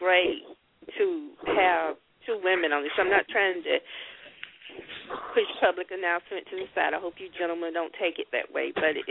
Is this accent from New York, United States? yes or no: no; Florida, United States; Because I'm from Northwest Florida, and there's just not a lot.